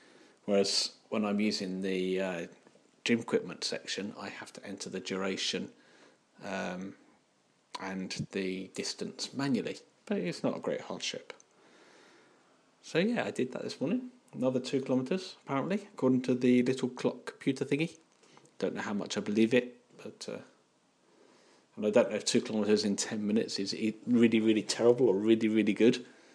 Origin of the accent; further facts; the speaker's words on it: United Kingdom; And because we're British, we're going to talk about it.